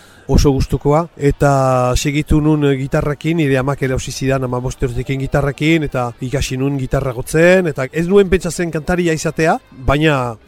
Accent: Landes, Nouvelle-Aquitaine, France; Basque is a second language; Eta landetatik nator, han jaio nintzen, duela urte batzu, desente, irueita sei urte. Euskara ikasi dut oita ma bost urte nituenean. Eta orain bizi naiz euskeraz, nire alabak eta emazteak dena euskaldunakiat.

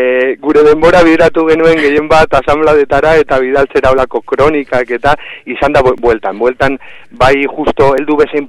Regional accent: Barakaldo, Basque Country, Spain; Bai, ni Barakaldarra naiz eta oso pozik amena osoan egiteaz

